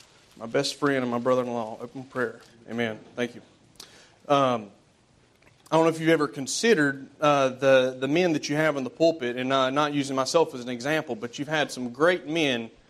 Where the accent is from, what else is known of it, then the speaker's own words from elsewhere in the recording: North Carolina, United States; Now, I'm from North Carolina, and I go to revival meetings.